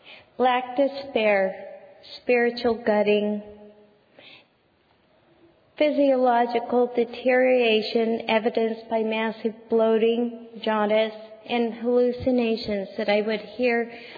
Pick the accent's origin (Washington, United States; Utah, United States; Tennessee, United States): Utah, United States; Remember, I'm from Utah.